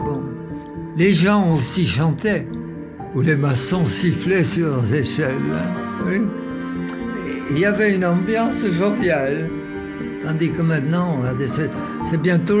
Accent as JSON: {"language": "French", "town": "Marseille", "region": "Provence-Alpes-Côte d'Azur", "country": "France", "tie": "born there", "said": "Je suis né à Marseille en 1920."}